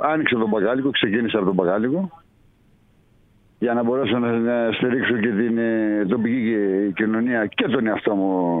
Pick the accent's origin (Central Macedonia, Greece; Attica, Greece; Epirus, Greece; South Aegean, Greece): Attica, Greece; Athens; born there; καταγωγή μου είναι από εδώ, οι καταβολές μου δηλαδή, οι ρίζες μου, να το πω πιο απλά. Mm-hmm. Ήταν από εδώ, απλά γεννήθηκα στην Αθήνα.